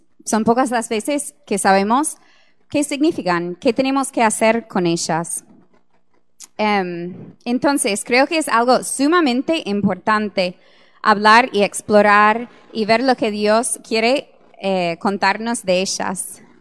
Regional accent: United States; Spanish is a second language; now in Uruguay; seguramente pueden notar un acento que no soy de acá, soy de Estados Unidos.

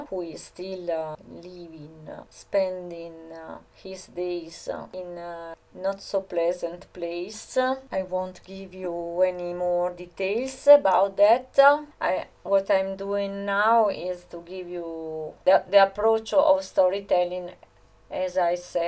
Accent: United States; Although I am an American, I am ashamed of my country. I think the USA is a bully.

